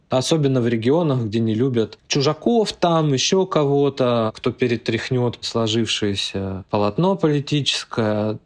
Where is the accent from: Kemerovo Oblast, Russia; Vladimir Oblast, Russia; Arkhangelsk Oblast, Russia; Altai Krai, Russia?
Arkhangelsk Oblast, Russia; Arkhangelsk; В моем родном городе Архангельске, например